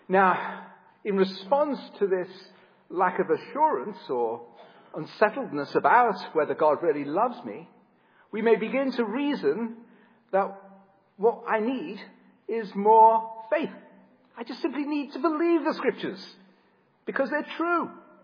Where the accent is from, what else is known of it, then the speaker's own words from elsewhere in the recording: England, United Kingdom; accent: English; John was telling me earlier on that I'm losing my accent, which troubles me enormously, so I'm going to try even harder to speak with my English accent.